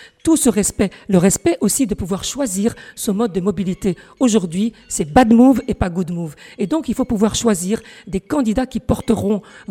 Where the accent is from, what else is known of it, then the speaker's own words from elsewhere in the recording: France; moved away as an adult; also born or lived in Casablanca, Morocco; Je suis née à Casablanca, au Maroc, sur le continent africain. J'ai grandi en France, j'ai effectué toute ma scolarité depuis la maternelle jusqu'à l'université.